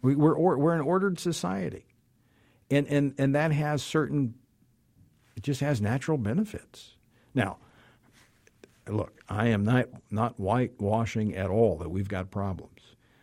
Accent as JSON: {"language": "English", "region": "Louisiana", "country": "United States", "said": "I was talking with some officers with Homeland Security in my home state of Louisiana during the Christmas break"}